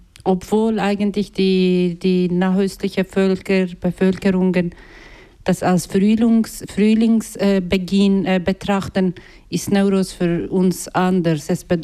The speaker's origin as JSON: {"language": "German", "country": "Turkey", "tie": "born there", "first_language": "Kurdish", "second_language": "German", "said": "jetzt zum Beispiel auf Türkisch spreche und leider nicht auf Kurdisch, weil ich in der Türkei geboren bin und dort ist meine Muttersprache verboten."}